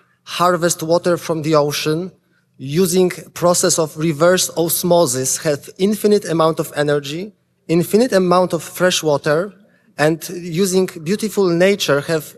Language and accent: English; Poland; English is a second language; now in London, United Kingdom; I'm originally from Poland.